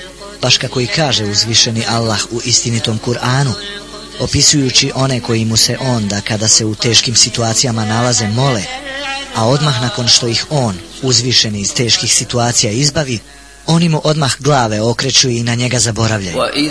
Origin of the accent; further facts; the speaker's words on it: Banja Luka, Republika Srpska, Bosnia & Herzegovina; born there; Rođena sam u Banja Luci i dok sam još bila mala djevojčica, moja majka me je podučavala kraćim surama iz Kur'ana